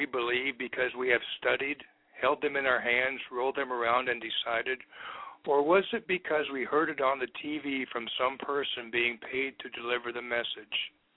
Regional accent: Mount Liberty, Nebraska, United States; it's been a long week in Mount Liberty, Nebraska, my hometown.

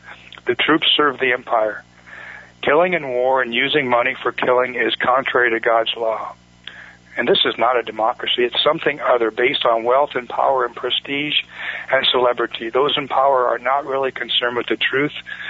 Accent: Norfolk, Nebraska, United States; But I remember back in my hometown in Norfolk, Nebraska, Norfolk Daily News

